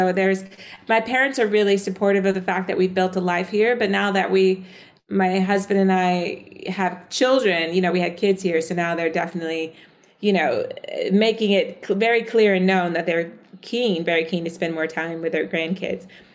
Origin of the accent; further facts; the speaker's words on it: the South, United States; accent: American; So it's really strange to hear my American accent through his eyes. I grew up in the South.